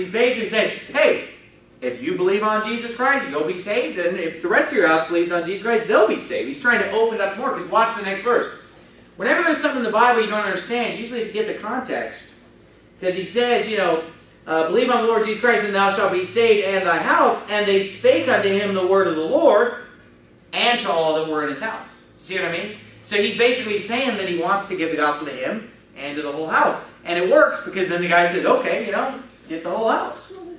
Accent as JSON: {"language": "English", "region": "California", "country": "United States", "said": "you know, I'm from California, so I know about that."}